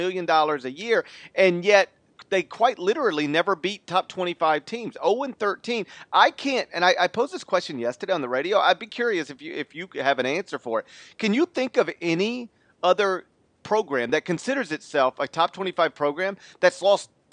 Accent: Memphis, Tennessee, United States; You know, I grew up in Memphis and live in the area still.

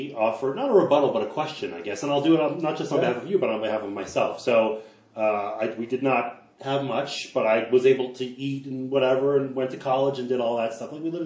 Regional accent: Canada; now in Colorado, United States; I'm a Canadian. Yeah. I live in Colorado.

